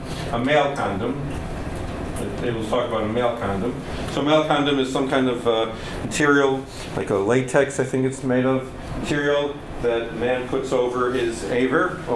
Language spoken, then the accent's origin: English; Detroit, Michigan, United States; So I'm actually originally from Detroit, so for you Midwesterners, so we can come around together.